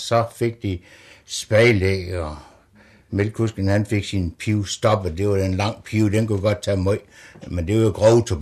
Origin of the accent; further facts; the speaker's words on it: Løvring, Central Denmark Region, Denmark; jeg er født i 1926 i Løvring Sogn ude Viborg Amt, og født op på et husmandssted der, hvor min forældre havde sådan et mindre landbrug.